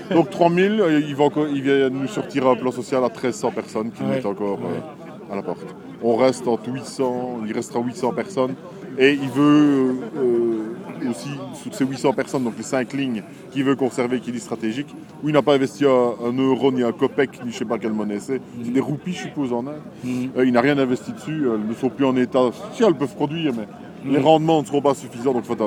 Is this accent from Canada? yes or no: no; Liège, Wallonia, Belgium; Ouais, on vient de Liège.